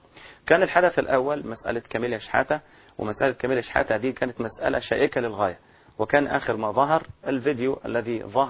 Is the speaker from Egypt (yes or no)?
yes; Egypt; فدعوني أقول أننا كمصريين لسنا أبناء الفاتحين الغزاة كما يقولون